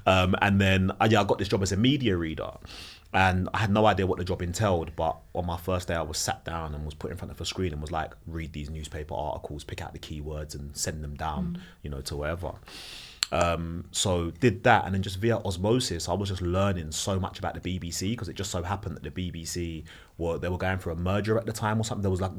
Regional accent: London, United Kingdom; as a teenager growing up in South London

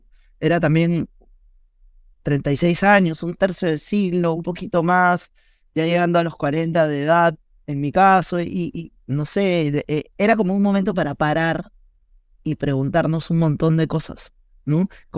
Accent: Peru; hacer como una especie de radiografía de lo que somos los peruanos.

